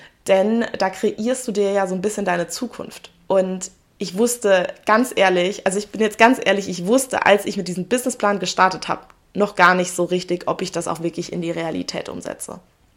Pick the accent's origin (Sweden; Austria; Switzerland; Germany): Germany; Saarbrücken, Saarland; also born or lived in Berlin; Also ich war wieder in Saarbrücken, in meiner Heimatstadt, und habe geschaut, was gibt es dort noch nicht. Was gibt es aber schon in anderen Städten, weil ich kam ja direkt aus Berlin.